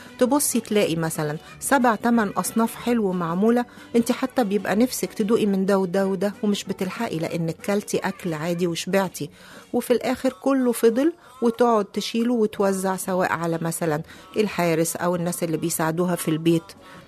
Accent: Cairo, Cairo Governorate, Egypt; حتى كنت مستغربة قوي دي لأن ما كانتش عندنا في القاهرة

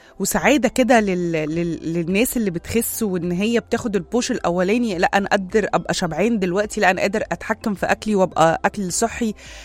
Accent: Egypt; ثقافة التحاليل دي ما كانتش موجودة كتير عندنا في مصر

